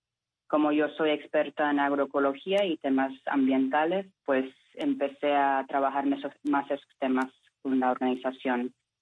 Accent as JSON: {"language": "Spanish", "region": "New Jersey", "country": "United States", "tie": "born or raised there", "said": "el sistema de Nueva York, que es donde me crié, en Nueva Jersey."}